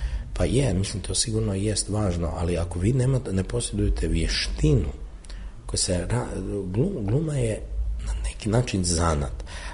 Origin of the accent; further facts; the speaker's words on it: Zagreb, City of Zagreb, Croatia; taj Dubrovački je meni strani, ja sam purger, ja sam iz Zagreba